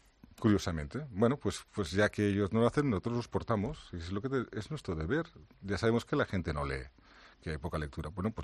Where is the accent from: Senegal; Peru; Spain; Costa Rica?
Spain; somos así los españoles.